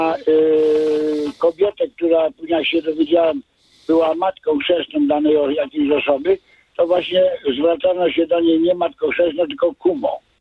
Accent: Starachowice, Świętokrzyskie Voivodeship, Poland; ja rodem pochodzę z Gór Świętokrzyskich, konkretnie ze Starachowic. I wychowałem się na wsi.

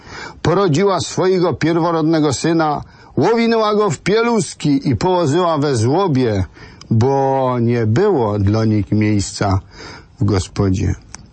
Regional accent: Silesian Voivodeship, Poland; zwyczaje, które u nas na Żywiecczyźnie, w gminie Milówka, w Kamysznicy, w Lalikach, w Szarym są żywe do tej pory

